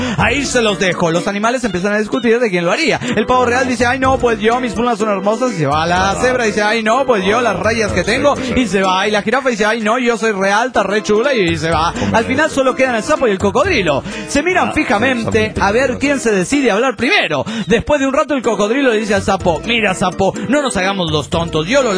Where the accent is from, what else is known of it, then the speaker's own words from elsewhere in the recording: Matehuala, San Luis Potosí, Mexico; de Matehuala, San Luis Potosí, México.